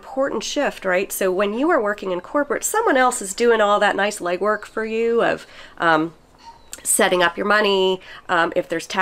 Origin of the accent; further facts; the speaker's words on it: New York, United States; And that was a huge thing, because like I'm born and raised in Manhattan.